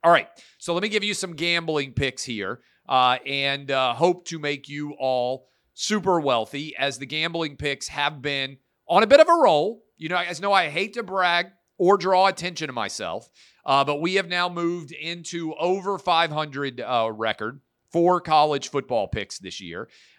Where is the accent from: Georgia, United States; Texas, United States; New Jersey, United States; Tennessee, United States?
Tennessee, United States; Nashville; and Tennessee against Vanderbilt here in my hometown of Nashville, I like the over.